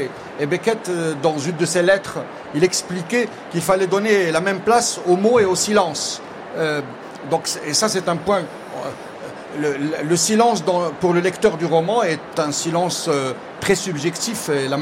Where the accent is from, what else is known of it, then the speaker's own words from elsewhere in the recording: Morocco; Pour moi, la question dans nos sociétés, chez nous au Maroc, c'est comment créer un désir de liberté.